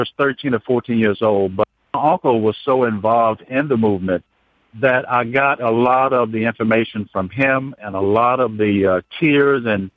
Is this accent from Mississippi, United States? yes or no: yes; Greenwood, Mississippi, United States; I grew up in Greenwood, Mississippi.